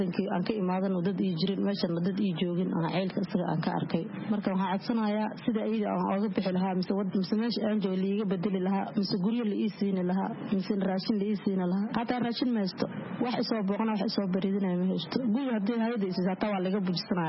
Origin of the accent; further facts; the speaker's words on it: Kismayo, Lower Juba, Somalia; born there; waxaan ku dhashay kismaaya ka xagga meel baadiya aan ku dhashay